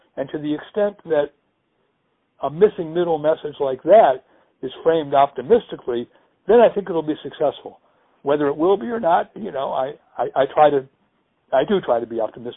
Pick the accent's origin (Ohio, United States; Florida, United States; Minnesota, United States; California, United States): Ohio, United States; Cleveland; born there; I was born in Cleveland. I still have some friends there.